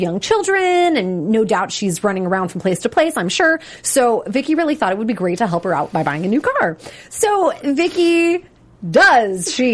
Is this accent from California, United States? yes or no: yes; California, United States; Okay, so I'm from California. We do not have tornadoes here at all.